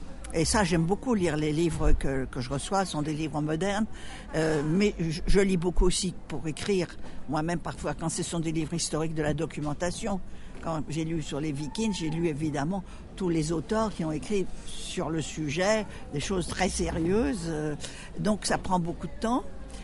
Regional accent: Normandy, France; d'abord, je suis normande, du Cotentin.

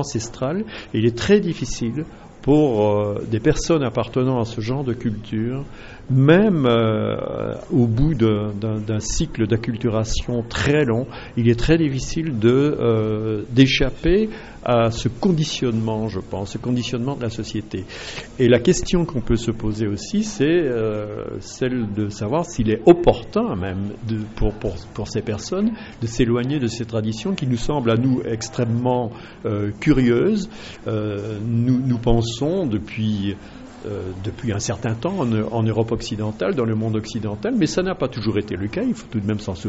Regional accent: Belgium; je suis belge

